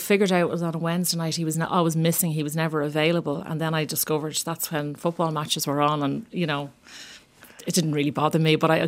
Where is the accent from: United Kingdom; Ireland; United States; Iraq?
Ireland; Walkinstown, Leinster; I came from Greenhills, Walkinstown. Lived there all my life with my mum and dad and my two sisters and two brothers.